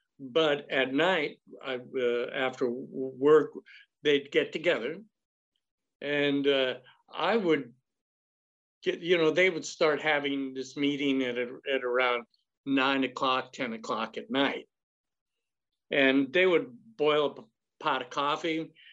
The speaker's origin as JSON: {"language": "English", "town": "Los Angeles", "region": "California", "country": "United States", "said": "I mean, we're from Los Angeles area, so it was like, wow, there's hippies everywhere around here."}